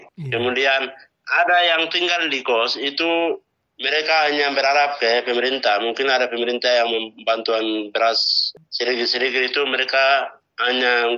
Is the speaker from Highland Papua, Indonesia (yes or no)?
yes; Nduga, Highland Papua, Indonesia; Saya dari Nduga.